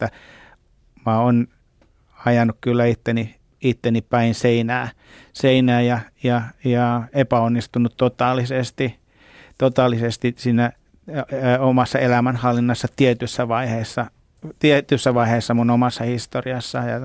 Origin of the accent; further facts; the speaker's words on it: Ostrobothnia, Finland; ja mä oon Pohjanmaalta lähtenyt ja mun arvomaailman pitkälti pohjalainen arvomaailma.